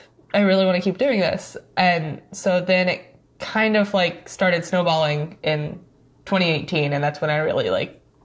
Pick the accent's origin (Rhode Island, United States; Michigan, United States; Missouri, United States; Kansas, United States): Missouri, United States; St. Louis; St. Louis.